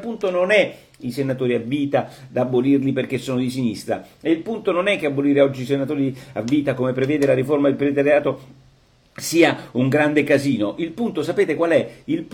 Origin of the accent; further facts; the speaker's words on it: Rome, Lazio, Italy; essendo un romano, di nascita, di scuola, di università